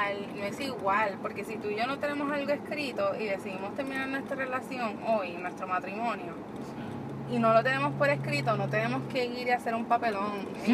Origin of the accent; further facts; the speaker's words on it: Puerto Rico; aunque a lo mejor somos del mismo país, los dos somos puertorriqueños